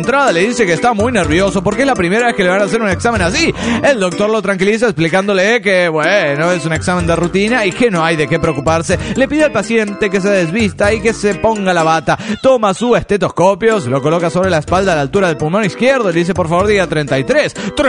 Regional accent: Baja California, Mexico; Hola, soy el homie de Baja California.

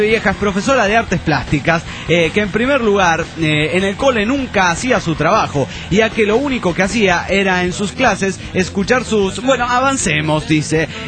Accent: Mexico; somos dos mexicanos perdidos en Liverpool.

